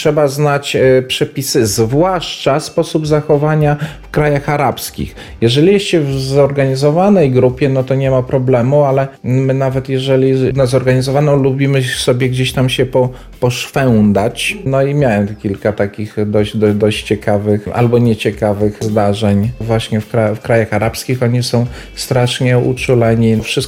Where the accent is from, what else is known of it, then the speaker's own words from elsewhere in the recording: Janów Podlaski, Lublin Voivodeship, Poland; powiedziałem, że ja jestem z Janowa, Janów Podlaski.